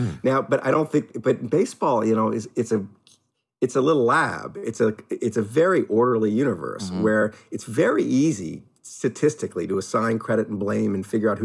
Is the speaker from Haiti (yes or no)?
no; New Orleans, Louisiana, United States; So I grew up in New Orleans.